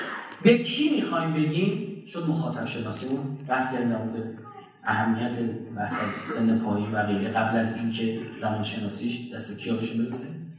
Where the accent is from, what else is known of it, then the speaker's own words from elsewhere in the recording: Iran; ما ایرانی هستیم دیگه تا پا رو گلو نذارم.